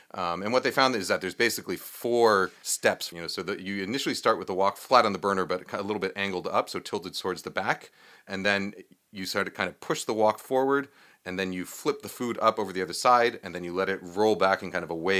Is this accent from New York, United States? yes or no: yes; New York, United States; so like for me, I grew up in New York, and we grew up eating Cantonese and Hong Kong-inspired Chinese-American food in Chinatown, right?